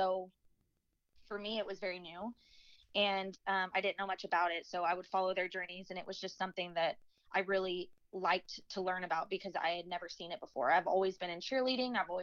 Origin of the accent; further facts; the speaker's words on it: Houston, Texas, United States; now in Dallas, United States; And because I was living in Houston, that's where I'm from, born and raised in Houston.